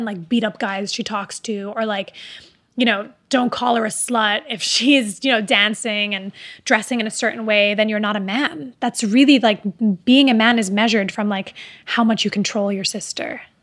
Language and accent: English; Dubai, United Arab Emirates; especially growing up in Dubai